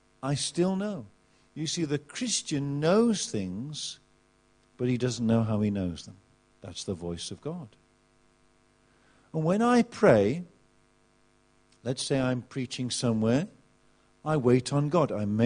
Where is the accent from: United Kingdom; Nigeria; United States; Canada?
United Kingdom; England; as an Englishman, I normally drink tea.